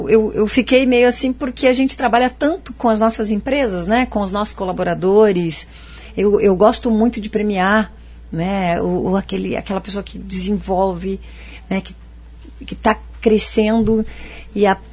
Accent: Maringá, Paraná, Brazil; Não, eu sou Maringá, sou daqui de Maringá.

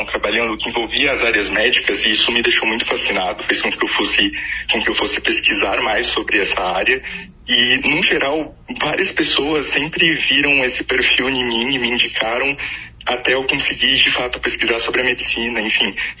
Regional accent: Maringá, Paraná, Brazil; Primeiro que eu sou de Maringá, então eu cresci aqui, nasci aqui

